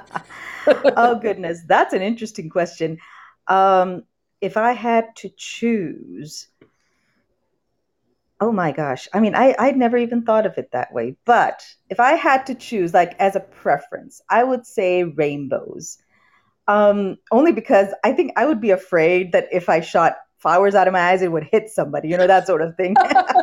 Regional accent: Pakistan; English is a second language; moved away as an adult; now in United States; even though I was born in the U.S., I was not raised here. I was raised all the way on the other side of the world. I was raised in Pakistan, and that's where I did my bachelor's

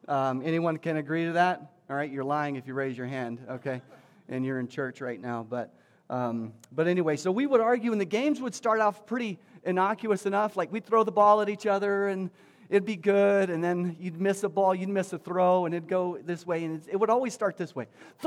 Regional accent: Texas, United States; I'm from Texas, and I don't really do cold weather all that well, right?

